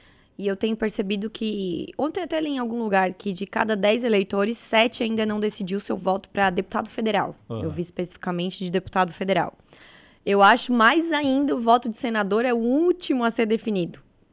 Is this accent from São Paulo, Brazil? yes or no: no; Santa Catarina, Brazil; eu tenho orgulho de ser catarinense, onde a gente vai.